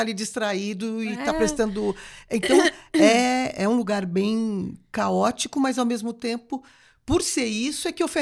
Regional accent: São Paulo, Brazil; sou paulistana

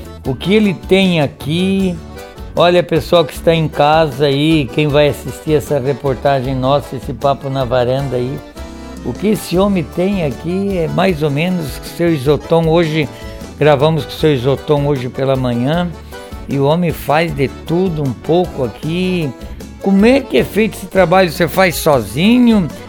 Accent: Braço do Norte, Santa Catarina, Brazil; born there; Tubarão perto de Braço do Norte, eu nasci em Braço do Norte, então somos conterrâneos aí, né?

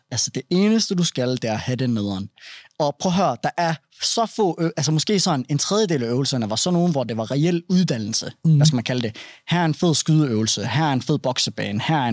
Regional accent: Brabrand, Central Denmark Region, Denmark; at jeg er fra Brabrand

